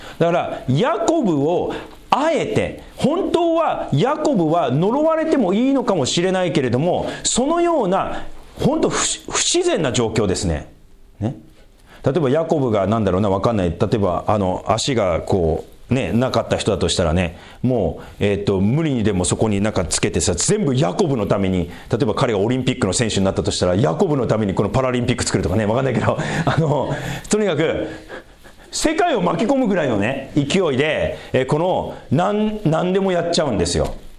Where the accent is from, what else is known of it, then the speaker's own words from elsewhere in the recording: Tohoku, Japan; 私東北出身でね、奥の道って言うじゃないですかね